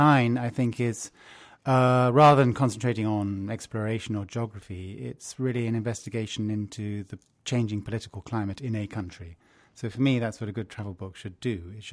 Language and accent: English; London, United Kingdom; A lot of the music I listened to growing up in London in the 70s was influenced by reggae